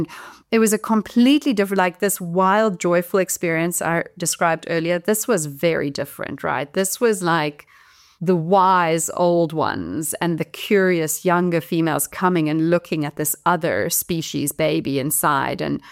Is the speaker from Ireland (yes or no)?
no; South Africa; I grew up in South Africa in the 80s with a politically very aware family.